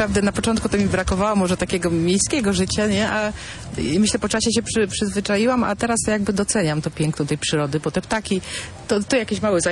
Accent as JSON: {"language": "Polish", "town": "Piła", "region": "Greater Poland Voivodeship", "country": "Poland", "said": "tam mieszkam tak naprawdę 30 lat. Przyjechałam tutaj z Piły, że tak powiem, za mężem."}